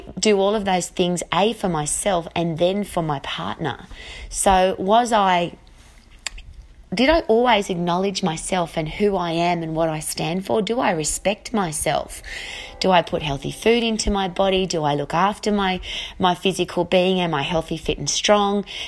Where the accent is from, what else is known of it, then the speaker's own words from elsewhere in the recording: Australia; now in New Zealand; as an Australian who lives in New Zealand